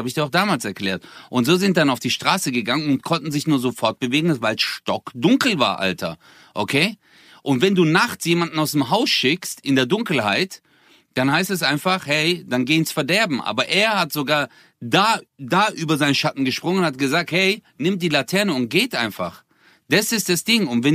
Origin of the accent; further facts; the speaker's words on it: Çarşamba, Samsun, Turkey; Samsun, Çarşamba, das Dorf, wo ich herkomme, ist richtig hart.